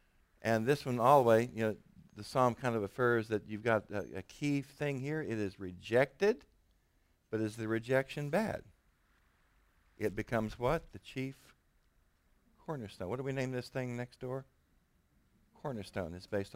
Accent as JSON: {"language": "English", "region": "Texas", "country": "United States", "said": "It's like being from East Texas or West Texas. I'm from West Texas."}